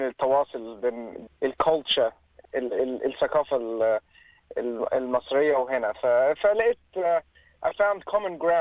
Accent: Australia; also born or lived in Egypt; انا اتولدت في مصر سنة 1983، واهلي هاجروا هنا في سنة 86، فكنت صغير عندي سنتين بس. عشت في استراليا وعادي، ورحت مدرسة في استراليا

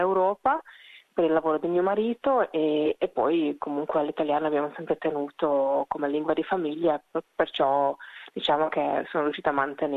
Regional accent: Hungary; Italian is a second language; now in Italy; io sono ungherese d'origine, però a casa parliamo italiano insieme a mio marito che è dell'Italia

